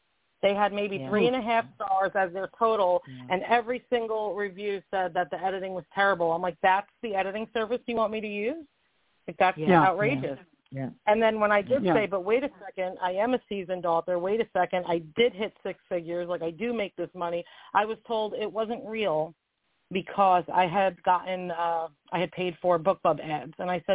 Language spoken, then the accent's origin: English; Hoboken, New Jersey, United States; I have six sisters. I grew up in Hoboken, New Jersey.